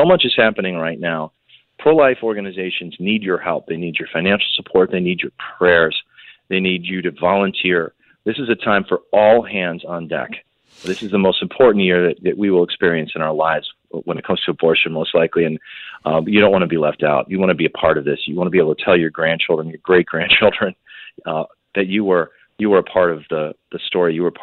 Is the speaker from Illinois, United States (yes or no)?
yes; Illinois, United States; Other states, though, like my home state of Illinois, are moving in the other direction.